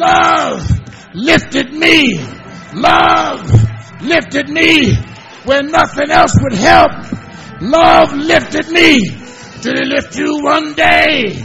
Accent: Philadelphia, Pennsylvania, United States; I'm from Philly.

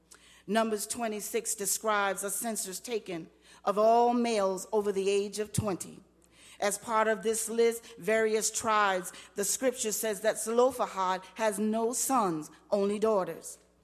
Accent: Summerton, South Carolina, United States; the first African-American female in my hometown of Summerton, South Carolina, to graduate from an all-white segregated Summerton High School.

